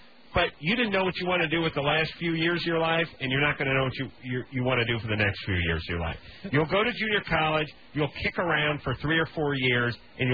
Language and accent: English; North Hollywood, California, United States; I'm from North Hollywood. If I see a snail, I'm really excited.